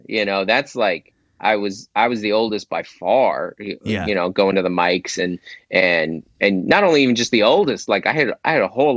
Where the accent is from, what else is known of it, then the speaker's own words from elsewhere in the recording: Seattle, Washington, United States; moved away as an adult; now in San Diego, United States; I grew up in Seattle. I'm from there. I went to college there. Like and everybody knew you there.